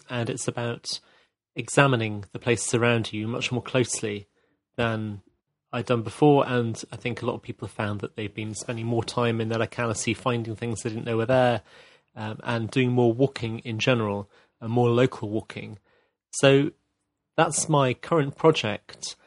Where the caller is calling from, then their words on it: London, United Kingdom; I'm calling from Streatham, South London.